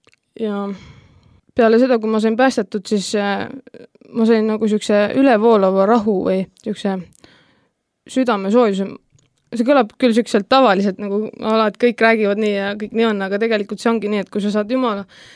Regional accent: Järvakandi, Rapla County, Estonia; ma olen Järvakandist pärit

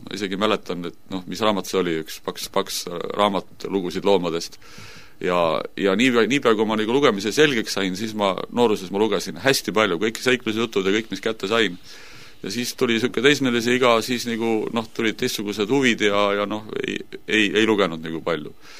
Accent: Tallinn, Harju County, Estonia; Ma olen tegelikult Tallinna linnas sündinud ja ülesse kasvanud ja kui ma sain täisealiseks, siis võtsin maalt naise ja ma olen maainimene.

